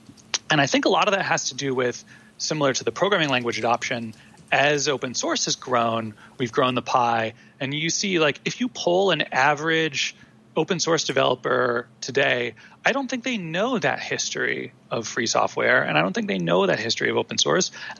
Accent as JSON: {"language": "English", "town": "Pittsburgh", "region": "Pennsylvania", "country": "United States", "also_born_or_lived": "New York City", "lives_now": "Austin, United States", "said": "I lived in New York City before, and then I've moved a lot of times in my life. So I am from Pittsburgh originally, but moved around a bunch, and this is why I'm currently in Austin."}